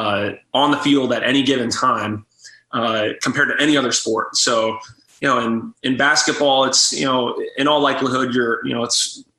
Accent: Austin, Texas, United States; So I grew up in Austin, Texas, and my family would always watch the Cowboys on Sunday afternoons.

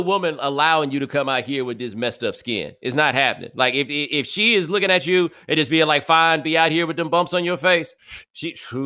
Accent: Texas, United States; maybe part of that is because I'm from Texas

